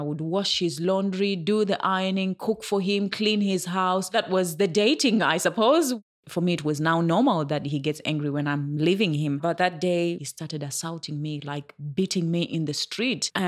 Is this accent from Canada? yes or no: no; Zimbabwe; Growing up in Zimbabwe, I had seen so much domestic violence and abuse, you know, in my community, in my suburb, in families, relatives.